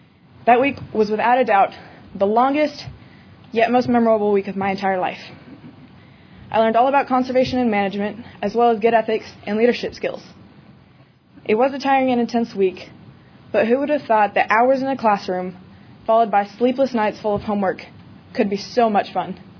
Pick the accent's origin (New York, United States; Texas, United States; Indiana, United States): Texas, United States; Uvalde; I'm from Uvalde, Texas